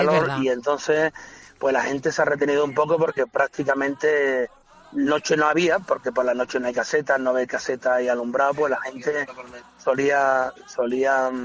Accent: Seville, Andalusia, Spain; Hombre, siendo sevillano, pues tú sabes, siempre es un plus importante

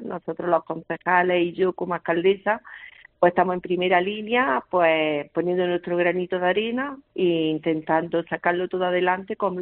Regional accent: Vegas del Genil, Andalusia, Spain; Yo soy nacida y criada aquí en Vegas del Genil. En concreto, nací aquí en Purchil, donde está ubicado el ayuntamiento.

